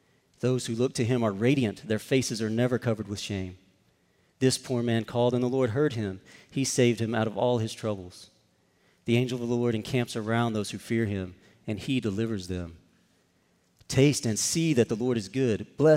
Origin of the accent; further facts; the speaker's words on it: Comanche, Texas, United States; And I'm originally from Comanche, Texas. If you don't know where that is, you can easily blink and miss it. It's out by Abilene, Texas, technically central Texas